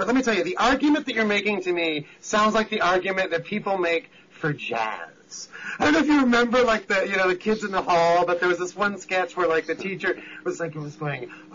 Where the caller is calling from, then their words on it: Kansas City, Missouri, United States; Hi, I'm calling from Kansas City.